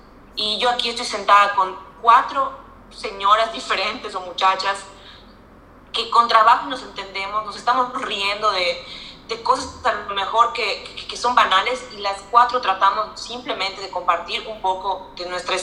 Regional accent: Yucatán, Mexico; Le digo, yo soy yuca, o sea, soy yuca y orgullosamente yuca.

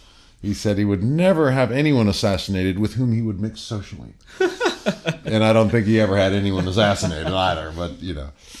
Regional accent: Alexandria, Virginia, United States; born there; my daddy was away on business, and I was born in Virginia, Alexandria, Virginia, which is a suburb of the CIA.

